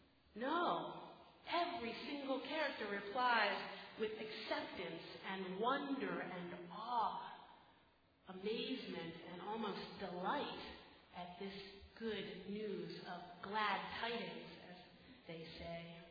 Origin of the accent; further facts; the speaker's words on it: Philadelphia, Pennsylvania, United States; I just stumbled across it in the museum in my hometown of Philadelphia.